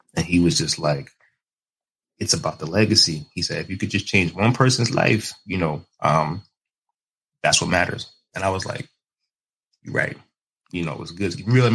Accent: New York, United States; So born and raised in New York. So, you know, you always hustle, you know, you always hustle, man.

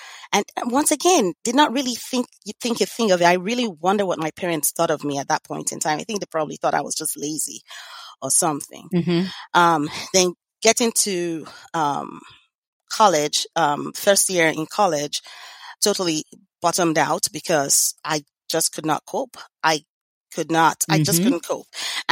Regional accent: Lagos, Nigeria; now in United States; I grew up in Lagos, Nigeria

